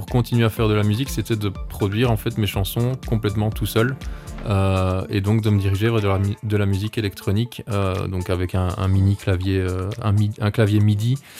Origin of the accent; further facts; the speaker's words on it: Andenne, Wallonia, Belgium; Moi je viens d'Andenne, donc oui, c'est entre Namur et Liège.